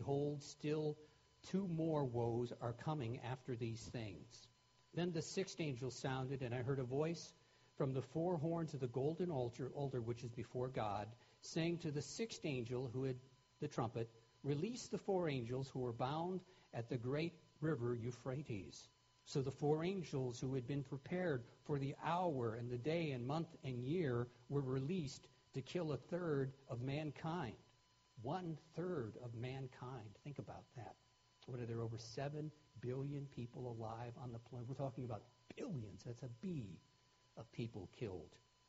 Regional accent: United States; born there; As someone who was born as an American and takes a certain amount of pride in being an American, to me that grieves my heart

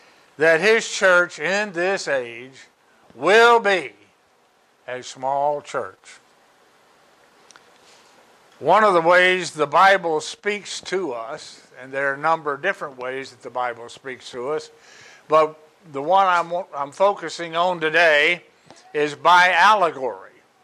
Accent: Atlanta, Georgia, United States; moved away; Now, if you don't know, we're from Atlanta and moved up here in 1973.

